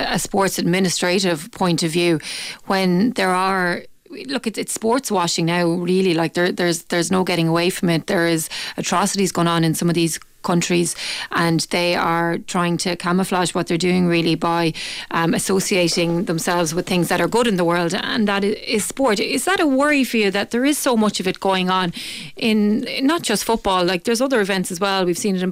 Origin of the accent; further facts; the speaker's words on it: Ireland; as Irish people, we love to see our own doing well abroad.